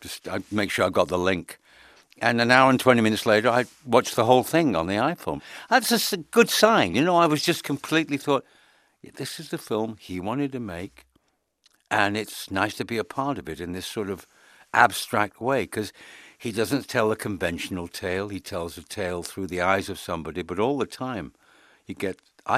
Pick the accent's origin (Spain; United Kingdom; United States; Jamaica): United Kingdom; England; and me being English, writing in a different way, not American, it was an interesting time.